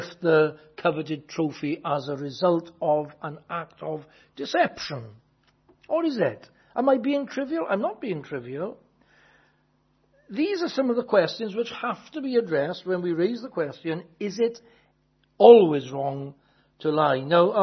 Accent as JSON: {"language": "English", "region": "Wales", "country": "United Kingdom", "said": "I'm from South Wales."}